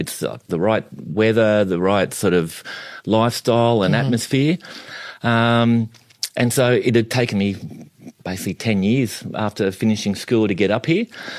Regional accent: Albury-Wodonga, New South Wales, Australia; We're from Albury-Wodonga originally.

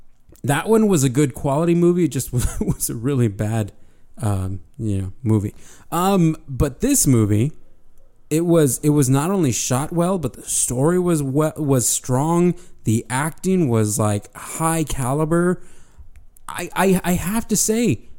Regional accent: Texas, United States; I must have missed that course, because, and I'm from Texas.

